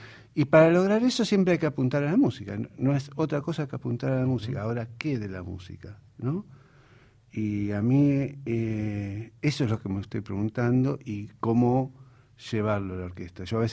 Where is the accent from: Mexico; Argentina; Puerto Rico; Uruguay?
Argentina